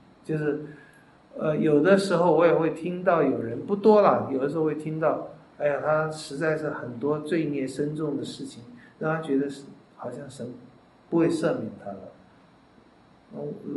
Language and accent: Chinese; China